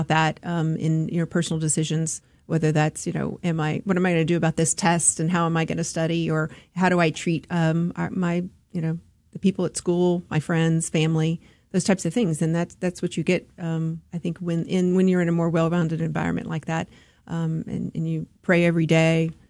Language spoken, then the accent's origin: English; Houston, Texas, United States; also born or lived in Austin; I grew up here in Houston, went to St. Teresa's. Mm-hmm. For grade school, and then went to St. Pius for high school. So I'm an alum, and I grew up here, then moved to Austin to go to University of Texas